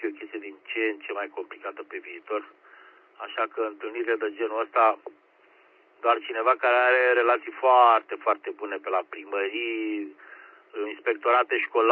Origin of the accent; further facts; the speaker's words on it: Bucharest, Romania; mie unul ca bucureștean mi-a plăcut seara